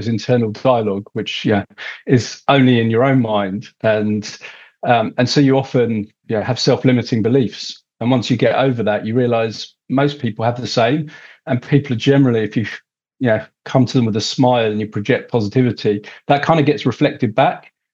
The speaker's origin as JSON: {"language": "English", "region": "London", "country": "United Kingdom", "tie": "born or raised there", "moved": "as an adult", "lives_now": "New Zealand", "said": "growing up in London, you're exposed to quite a lot."}